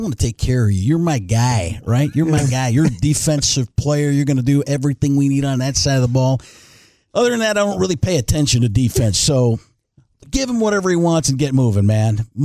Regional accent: Milwaukee, Wisconsin, United States; also born or lived in Chicago; now in Texas, United States; I grew up in Wisconsin, born in Chicago, grew up in Milwaukee.

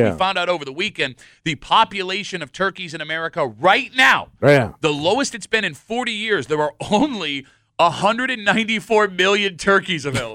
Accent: United States; I don't care what turkey costs. I'm paying for the turkey. I'm an American, damn it.

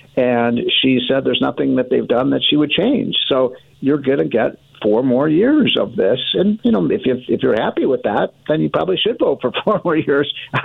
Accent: Chicago, Illinois, United States; Being from Chicago, my hometown, and I love Chicago, it's heartbreaking to see what's happening in that city.

